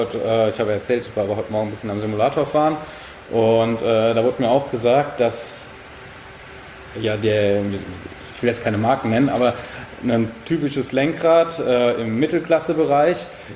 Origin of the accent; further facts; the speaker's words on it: Odenwald, Germany; Bei uns im Odenwald ging es bergab und vorne war ein Wald.